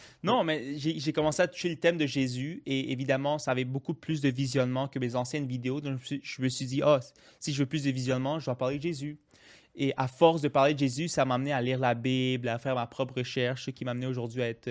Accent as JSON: {"language": "French", "region": "Quebec", "country": "Canada", "tie": "born or raised there", "also_born_or_lived": "South America", "said": "J'ai grandi, la majorité de ma vie, j'ai grandi ici au Québec, mais une autre partie, c'était en Amérique du Sud."}